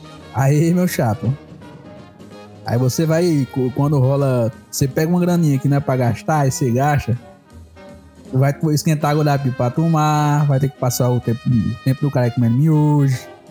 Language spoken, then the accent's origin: Portuguese; Juazeiro, Bahia, Brazil; Porque eu bebi lá na minha cidade, bebi no Juazeiro.